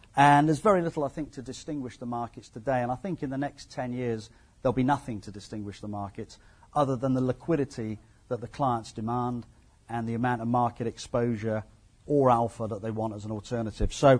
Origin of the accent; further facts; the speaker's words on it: Ireland; The great thing about being Irish, actually, is that you always have two teams to support, as you know. It's Ireland and anyone playing England.